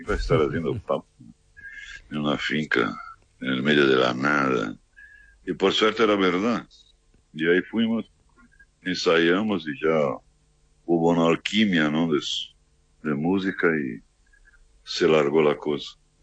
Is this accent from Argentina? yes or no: yes; Buenos Aires, Argentina; no, yo no soy brazuca, yo soy porteño.